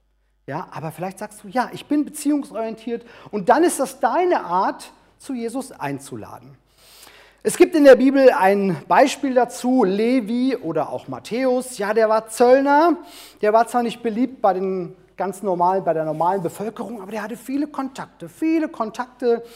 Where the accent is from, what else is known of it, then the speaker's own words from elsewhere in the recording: Haiger, Hesse, Germany; aus Haiger ist dieser Schlüssel und es gehört zu meinem Elternhaus.